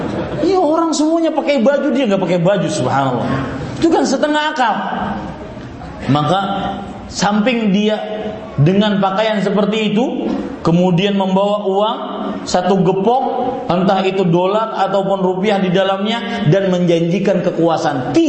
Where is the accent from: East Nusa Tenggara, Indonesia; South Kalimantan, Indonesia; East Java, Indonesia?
South Kalimantan, Indonesia; Banjarmasin; Seorang musafir seperti saya datang dari Banjarmasin jauh-jauh ke Pamekasan ini.